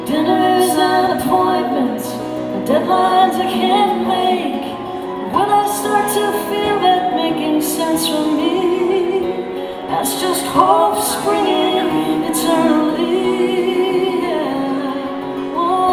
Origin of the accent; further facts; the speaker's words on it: Atlanta, Georgia, United States; And we're like, we don't know either. We're from Atlanta.